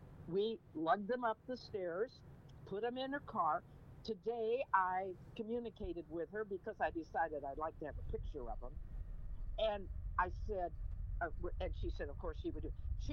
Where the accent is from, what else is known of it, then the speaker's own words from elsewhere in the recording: Portland, Oregon, United States; born there; I was born in Portland, Oregon, and my dad worked for the federal government, and we moved every 2 to 4 weeks.